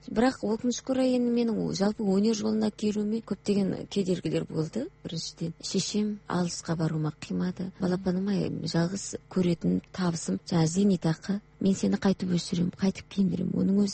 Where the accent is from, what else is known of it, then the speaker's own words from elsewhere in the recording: Petropavl, North Kazakhstan Region, Kazakhstan; Сонда мен өзімді Қызылжардың қызыл сөзді қызымын деп айтамын өзімді.